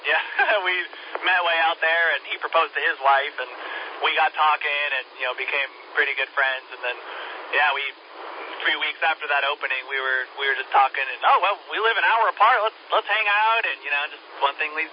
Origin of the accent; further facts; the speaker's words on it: Mills River, North Carolina, United States; Well, yeah, that's right where we grew up. We grew up over in Mills River, but yeah, just about every weekend we were out there in Pisgah and DuPont